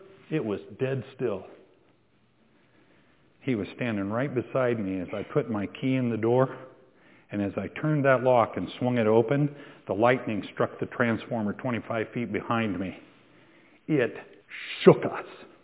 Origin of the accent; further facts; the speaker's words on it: Midwest, United States; You guys know I was raised in the Midwest. We were taught never to go outside when it was quiet like that.